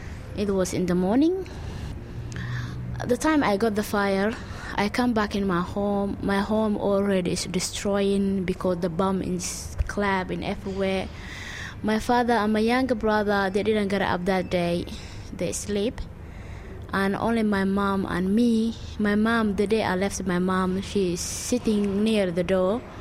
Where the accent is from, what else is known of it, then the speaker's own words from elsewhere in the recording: Mogadishu, Banaadir, Somalia; moved away as an adult; now in Melbourne, Australia; I come from Somalia, and I was born in Mogadishu, and I was born in 1981. And I live now in Melbourne. I come in 2002.